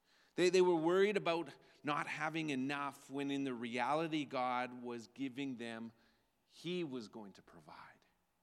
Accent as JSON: {"language": "English", "region": "Alberta", "country": "Canada", "tie": "born or raised there", "said": "I grew up in Alberta. My grandparents had a farm."}